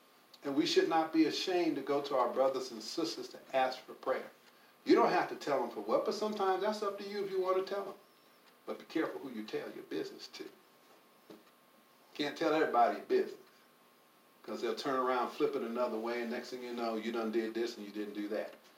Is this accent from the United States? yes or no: yes; Indiana, United States; it's not like the 13 ghosts I grew up with in Indiana